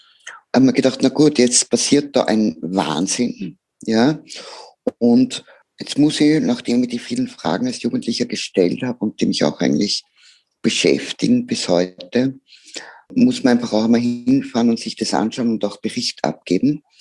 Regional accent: Austria; Wenn ich als Österreicherin mit unserem wunderbaren Leben, das wir in unserem Land haben

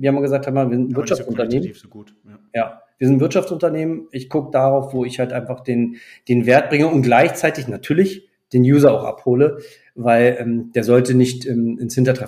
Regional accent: France; Ich bin selber auch Franzose

